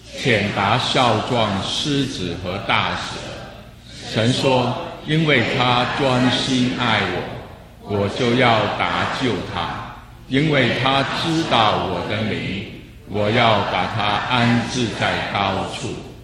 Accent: Hong Kong; Chinese is a second language; 不过这是我的极限了。我是来自香港啊，我尽力去啊

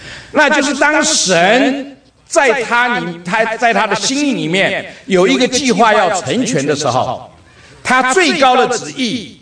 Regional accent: United States; 像我们美国人养狗的不多

